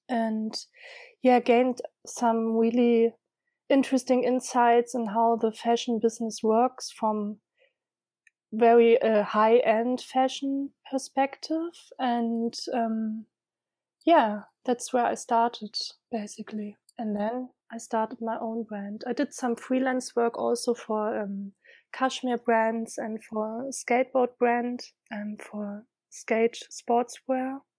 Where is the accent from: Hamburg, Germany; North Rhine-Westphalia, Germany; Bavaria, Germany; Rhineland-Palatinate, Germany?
Hamburg, Germany; also born or lived in London; I studied in Hamburg in my hometown, and also I did my master's degrees in London